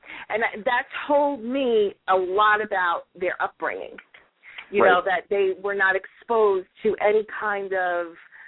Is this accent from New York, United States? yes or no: yes; New York, United States; You know, my son, I'm from New York.